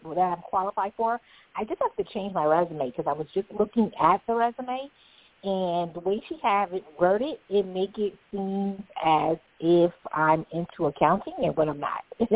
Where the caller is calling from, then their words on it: United States; I'm calling from the Hi. I'm calling from the New York and New Jersey area.